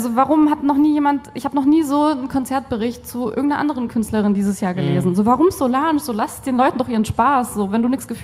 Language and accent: German; Iran; German is a second language; Also ich bin ja Iranerin